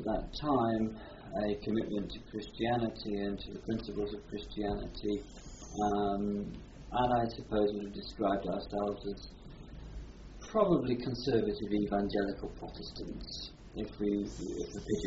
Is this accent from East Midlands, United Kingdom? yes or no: yes; Ollerton, East Midlands, United Kingdom; my family moved to North Nottinghamshire for my father's work. And I suppose I was brought up in the North Nottinghamshire coalfields. We lived in a pit village called Ollerton. And that is where I went to school, first of all to the primary school, then to the secondary school in Ollerton.